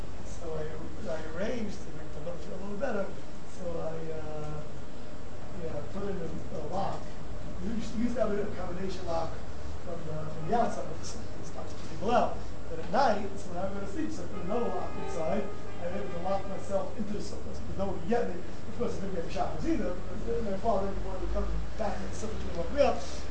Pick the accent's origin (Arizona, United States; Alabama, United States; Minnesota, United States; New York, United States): New York, United States; Riverdale; I grew up in Riverdale, so my parents lived in an apartment building.